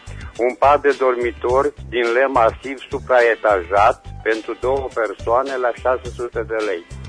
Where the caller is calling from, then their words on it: Reșița, Caraș-Severin, Romania; sunt din Resa și am și eu de vânzare următoarele.